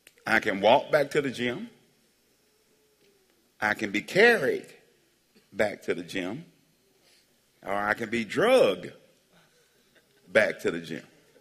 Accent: Alabama, United States; I'm from Alabama.

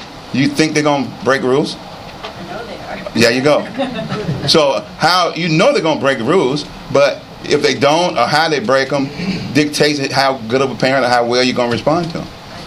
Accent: the South, United States; I'm from the South. I know how to say bass.

